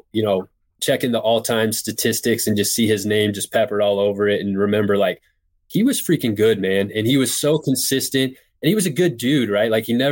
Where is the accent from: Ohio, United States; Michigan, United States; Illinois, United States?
Illinois, United States; Quincy; he's from Springfield, Illinois, and I'm from Quincy, Illinois, which is an hour and a half from Springfield.